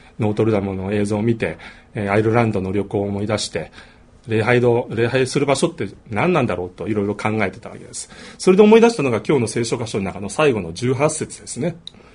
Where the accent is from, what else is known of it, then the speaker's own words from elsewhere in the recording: Tojo, Hiroshima, Japan; 私の故郷である広島の山奥の東条という町